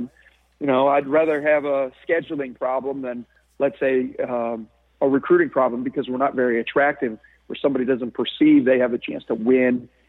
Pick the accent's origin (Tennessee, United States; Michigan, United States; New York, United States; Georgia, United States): Michigan, United States; I grew up in Michigan.